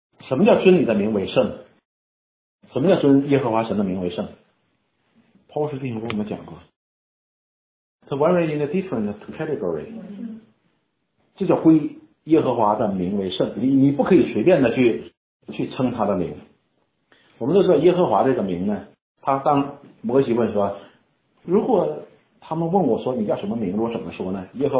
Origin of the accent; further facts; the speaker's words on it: China; 我们中国人有名讳嘛，对吧